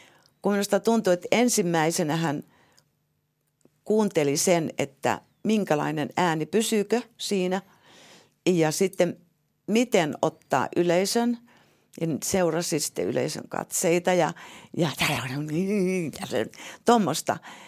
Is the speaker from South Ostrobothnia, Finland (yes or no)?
yes; Tuuri, South Ostrobothnia, Finland; kaikki tuntevat Tuurin nyt. Et silloin kun minä synnyin ja kasvoin, niin eihän se ollut mikä ihme.